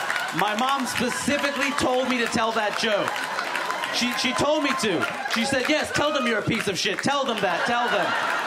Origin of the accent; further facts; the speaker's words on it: South India, India; I'm South Indian. We speak Telugu in our part of Southern India. And, you know, I don't speak it fluently. I understand enough, but not enough to really have a complicated conversation